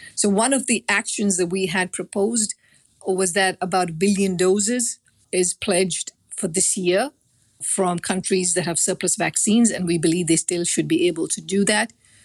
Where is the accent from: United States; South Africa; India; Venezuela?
India; the fact that I grew up in India certainly gave me a much closer